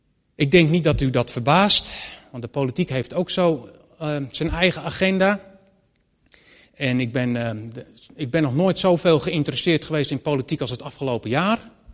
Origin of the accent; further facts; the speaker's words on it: Netherlands; Je mag best je mening hebben, hè? Ik ben Nederlander. U ook.